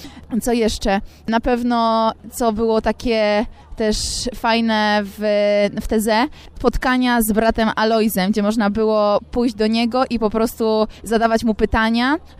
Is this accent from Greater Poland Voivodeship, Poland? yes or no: yes; Kalisz, Greater Poland Voivodeship, Poland; mam 18 lat, pochodzę z Kalisza i jestem z parafii Miłosierdzia Bożego i przyjechałam z diecezją kaliską